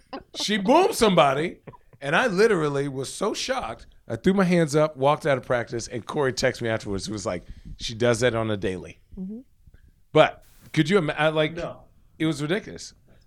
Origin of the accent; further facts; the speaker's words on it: Phoenix, Arizona, United States; So, like, in college, I'm from Phoenix, so I went back.